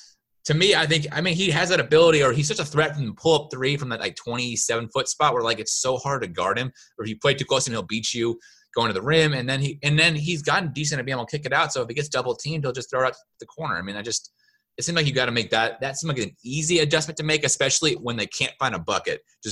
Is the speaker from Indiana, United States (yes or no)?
yes; Indiana, United States; I'm from Indiana, so we call it caramel.